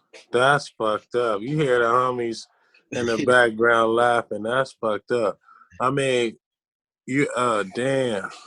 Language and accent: English; California, United States; growing up in South Central, obviously the Bible